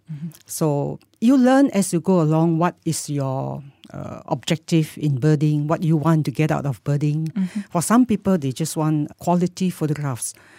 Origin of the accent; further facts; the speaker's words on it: Taiping, Perak, Malaysia; I come from Taiping, so I go back to my house, my home, which has a big garden, unlike in KL.